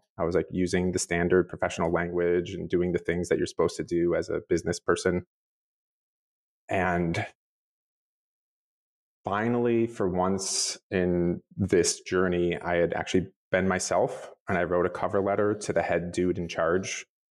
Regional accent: Buffalo, New York, United States; Because I grew up in Buffalo and, you know, my family was part Polish and part German.

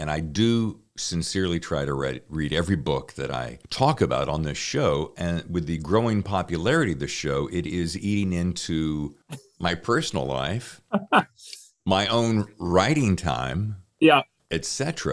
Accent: the South, United States; now in California, United States; I'm from the South, so I can say that.

